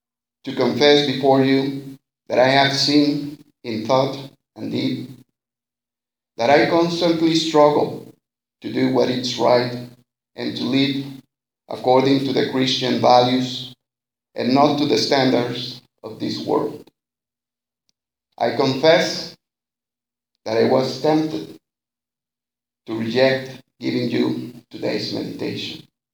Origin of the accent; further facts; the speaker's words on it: Mexico; now in Montreal, Canada; I'm an immigrant from Mexico, and I've been living here in Montreal for the last 6 years.